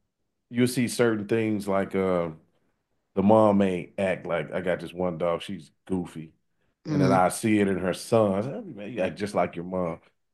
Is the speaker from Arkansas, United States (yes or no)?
yes; Arkansas, United States; moved in the area I am now, because I'm from Central Arkansas.